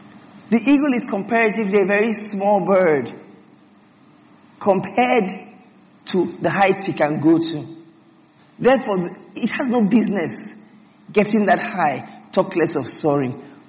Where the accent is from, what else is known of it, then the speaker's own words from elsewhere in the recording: Port Harcourt, Rivers, Nigeria; By the way, I'm from Port Harcourt. So I preach in two languages.